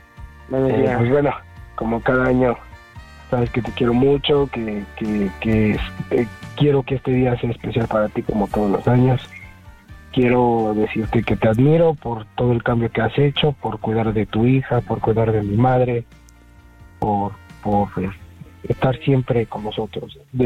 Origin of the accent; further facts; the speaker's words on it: Mexico City, Mexico; De aquí, de la Ciudad de México.